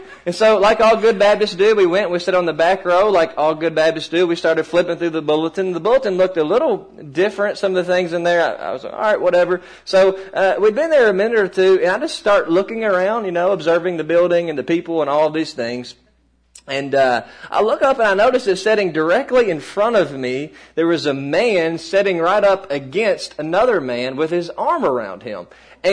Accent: Kentucky, United States; You know, we're from Kentucky. We're here to worship with you guys.

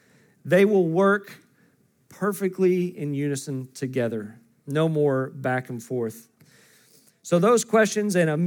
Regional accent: Oklahoma, United States; I'm from Oklahoma, as I mention every time I get up here.

